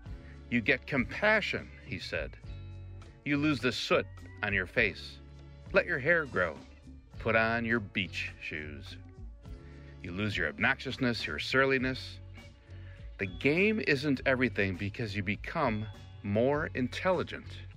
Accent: Wisconsin, United States; As a sports fan growing up near Milwaukee, I admired Al McGuire's success in coaching basketball at Marquette University.

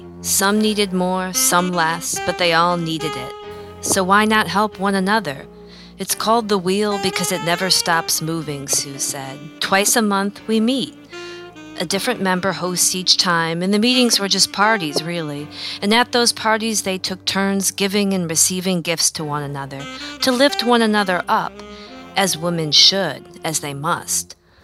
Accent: Grosse Pointe, Michigan, United States; And where I grew up in Grosse Pointe, it was majority of people I knew, parents worked in the industry for one way or another.

